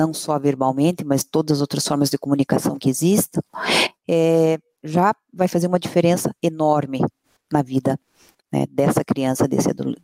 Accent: Curitiba, Paraná, Brazil; Eu sou curitibana, então paranaense nata.

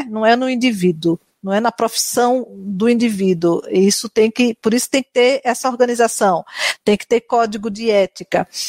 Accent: Recife, Pernambuco, Brazil; eu sou de Recife, estou vendo os conterrâneos aqui

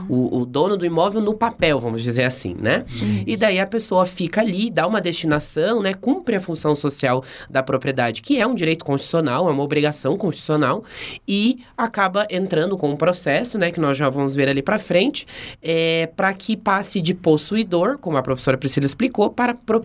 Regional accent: Paraná, Brazil; na cidade de onde eu venho, que é do interior do Paraná.

